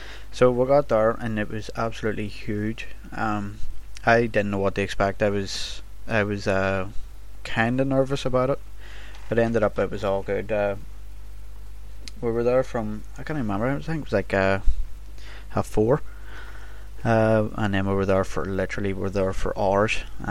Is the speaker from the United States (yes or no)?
no; Ireland; it was weird because around us we were the only two Irish people.